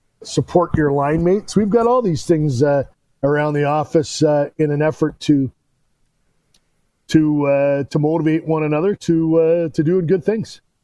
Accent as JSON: {"language": "English", "country": "Canada", "lives_now": "United States", "said": "I live in the United States. I am Canadian."}